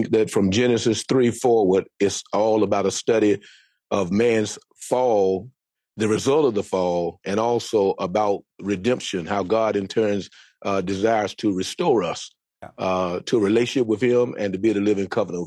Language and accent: English; North Carolina, United States; born there; I was born in North Carolina.